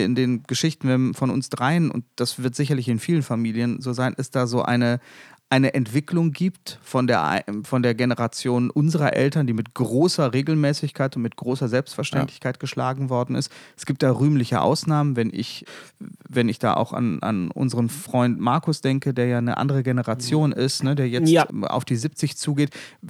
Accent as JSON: {"language": "German", "region": "North Rhine-Westphalia", "country": "Germany", "said": "wie man bei uns im Ruhrgebiet dann sagte."}